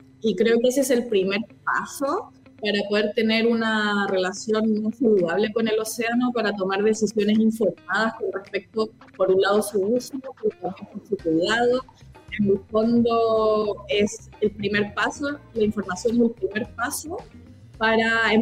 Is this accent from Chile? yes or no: yes; Peñaflor, Santiago Metropolitan Region, Chile; crecí en Santiago, en Peñaflor más específicamente